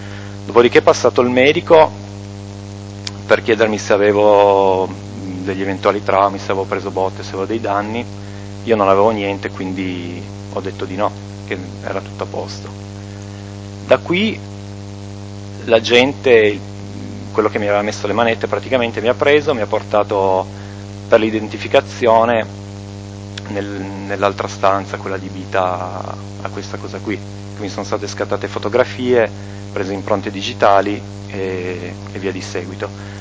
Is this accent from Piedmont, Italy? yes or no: yes; Cuneo, Piedmont, Italy; born there; nato a Cuneo il 30 agosto 1972.